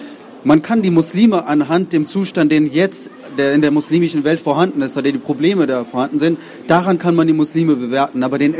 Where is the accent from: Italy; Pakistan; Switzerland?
Pakistan; German is a second language; ich stamme eigentlich aus Pakistan, ja, ursprünglich stamme ich aus Pakistan.